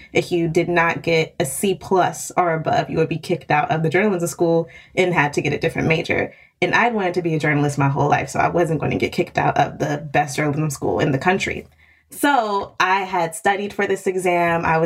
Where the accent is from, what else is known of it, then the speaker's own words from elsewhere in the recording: Hampton, Virginia, United States; now in North Carolina, United States; No, I'm from Hampton, Virginia. I'm from the South originally.